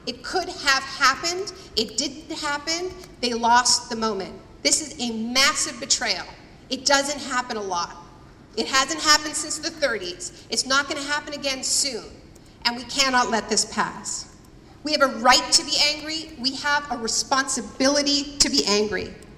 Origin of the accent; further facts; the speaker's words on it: Canada; I feel as a Canadian that this needs to happen to my country.